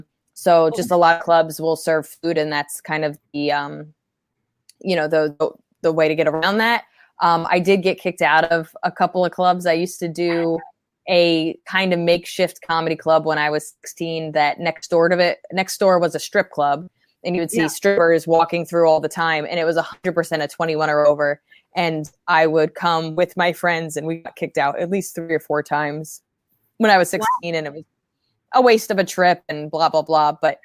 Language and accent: English; New Jersey, United States; now in New York, United States; Right outside of Princeton. So central Jersey. And I would, I actually started, even though I grew up in Jersey, I started in New York.